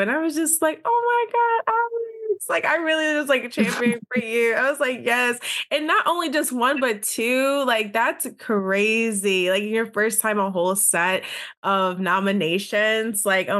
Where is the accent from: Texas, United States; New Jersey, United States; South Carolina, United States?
New Jersey, United States; because I'm from New Jersey and I've been to LA before, but I'm not from there.